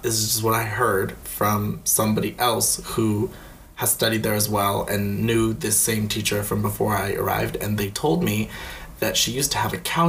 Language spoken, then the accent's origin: English; United States; I'm not Vietnamese, so I don't know if I can comment on your guys' community, but, I mean, I grew up in America